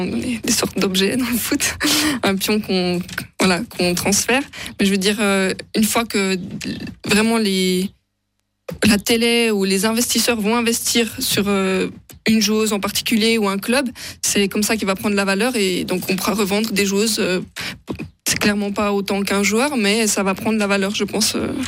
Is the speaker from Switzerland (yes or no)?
yes; Switzerland; En tant que Suisse, on n'est jamais vraiment pour les Bleus